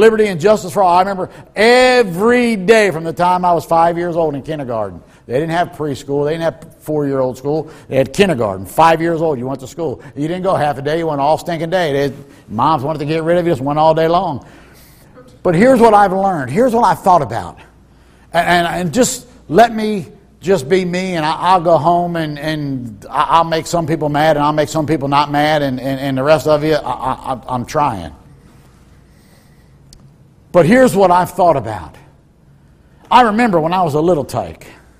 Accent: New Jersey, United States; also born or lived in Philadelphia; Look, I'm from the communist state of, I was born in Philadelphia, communist state of New Jersey.

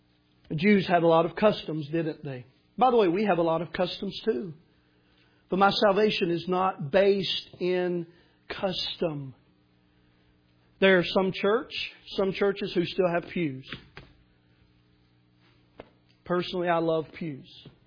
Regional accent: Tennessee, United States; but growing up in Middle Tennessee, we had a lot of these churches in our area, and they're called Church of Christ.

